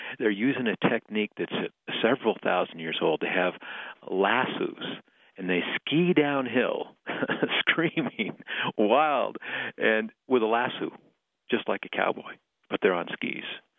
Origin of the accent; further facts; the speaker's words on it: Wyoming, United States; This is a common thing to do in my home state of Wyoming.